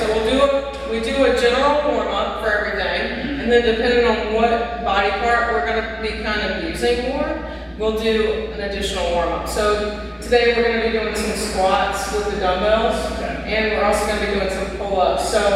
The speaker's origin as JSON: {"language": "English", "region": "South Carolina", "country": "United States", "tie": "born or raised there", "said": "I grew up in South Carolina. It wasn't okay. And it might not still be okay. I don't know. I don't live there anymore."}